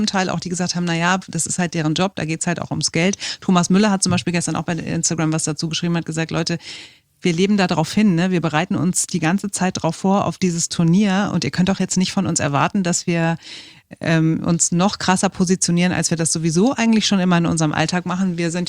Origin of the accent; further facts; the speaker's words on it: Hesse, Germany; also born or lived in Frankfurt; now in Berlin, Germany; ich komme aus Hessen